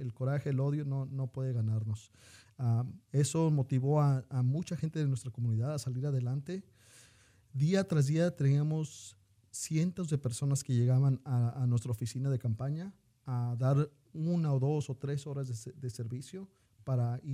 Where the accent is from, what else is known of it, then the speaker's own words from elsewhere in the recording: California, United States; algunos de nosotros que no somos del estado de Washington, venimos de California